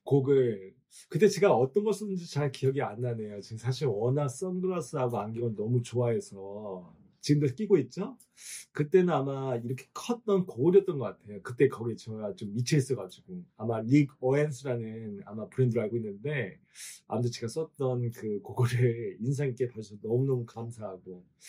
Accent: Seoul, South Korea; 저는 처음부터 사우스 코리아에서 태어나서 지금까지 사우스 코리아에 있습니다. 저는 북한 사람이 아닙니다.

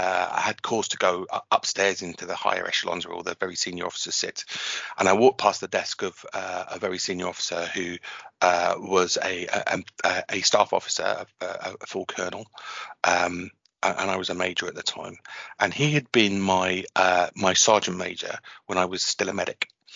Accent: London, United Kingdom; And of course it was London, and I'm from London, so it gave me a chance to be at home for a bit.

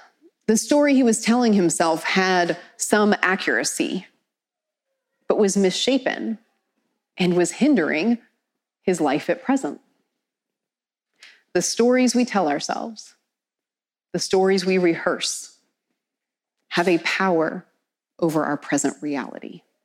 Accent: Philadelphia, Pennsylvania, United States; I'm a kid from Philly. I've got a chip on my shoulder.

